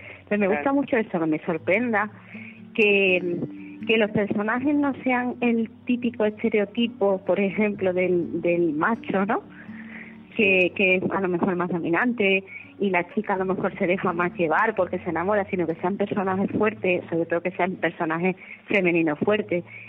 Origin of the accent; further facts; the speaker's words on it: Andalusia, Spain; De pequeña, como, bueno, soy andaluza, pues bailaba flamenco.